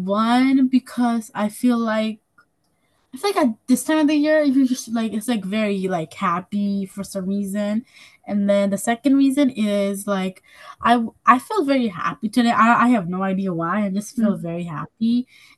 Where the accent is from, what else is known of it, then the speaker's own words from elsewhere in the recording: Hudson, New York, United States; I'm 10 years old, and I'm also from Hudson.